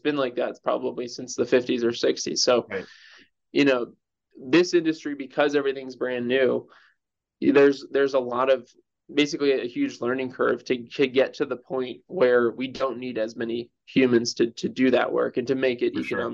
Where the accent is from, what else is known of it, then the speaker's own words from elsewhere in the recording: Brooklyn, New York, United States; moved away as an adult; now in Colorado, United States; I grew up originally in Brooklyn, New York. And then after high school, I moved to Germany for a year